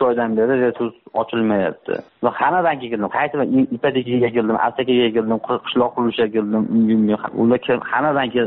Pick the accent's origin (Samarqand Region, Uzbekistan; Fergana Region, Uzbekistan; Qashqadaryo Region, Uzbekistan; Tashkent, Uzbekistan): Fergana Region, Uzbekistan; Margilan; Marg'ilondanman.